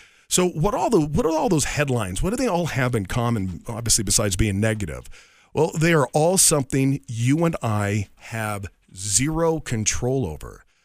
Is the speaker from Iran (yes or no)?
no; Redding, California, United States; So I actually started radio at the age of 16 in my hometown of Redding, California. If you're not familiar with that part of California, it's about 3 hours north of Sacramento.